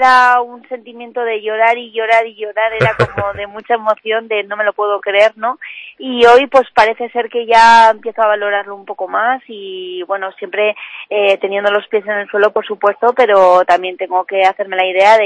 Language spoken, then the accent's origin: Spanish; Tudela, Navarre, Spain; muy orgullosa de mi tierra